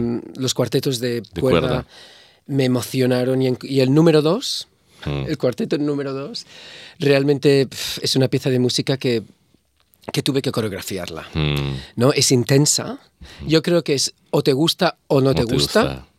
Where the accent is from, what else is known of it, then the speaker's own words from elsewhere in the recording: La Garriga, Catalonia, Spain; now in Australia; yo era ese niño que bailaba de toda la vida y en el pueblo, en La Garriga, todos me conocen y en Barcelona.